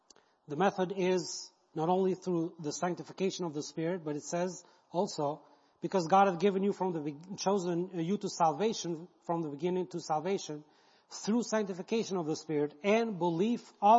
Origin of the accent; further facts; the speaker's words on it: Albania; I grew up under communism in Albania. And I was 15 when it fell